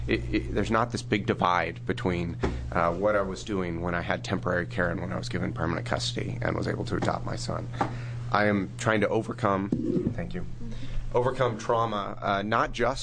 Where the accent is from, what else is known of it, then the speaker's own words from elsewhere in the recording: Roseburg, Oregon, United States; I grew up in Oregon. I was actually born in Senator Cruz's district in Roseburg. I went to high school in Southern Oregon.